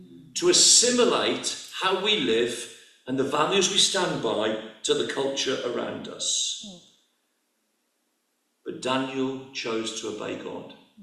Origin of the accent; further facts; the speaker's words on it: England, United Kingdom; I'm very pleased that I'm British. And I say British, my identity is as United Kingdom. I believe in the United Kingdom. I'm English, but I like being, my passport thankfully says I'm from the United Kingdom.